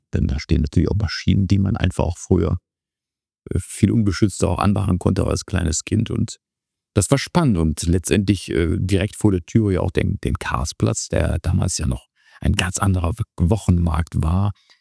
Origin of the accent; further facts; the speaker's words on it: Düsseldorf, North Rhine-Westphalia, Germany; Ja, natürlich mitten in der Bäckerei aufgewachsen und bin tatsächlich geboren eher in Bilk